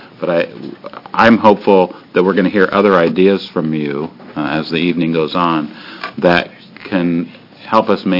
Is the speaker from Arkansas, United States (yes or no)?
no; Port Angeles, Washington, United States; And growing up in Port Angeles, Washington, up in the Olympic Peninsula, the outdoors has always been a really important thing to me.